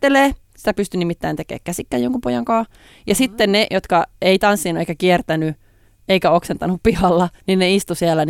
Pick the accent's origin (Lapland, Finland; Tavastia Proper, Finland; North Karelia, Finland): North Karelia, Finland; Nurmes; moved away as an adult; now in Helsinki, Finland; kun muutin Nurmeksesta Helsinkiin, mun sisko oli asunut muutaman vuoden Helsingissä, ja muutin hänen kanssaan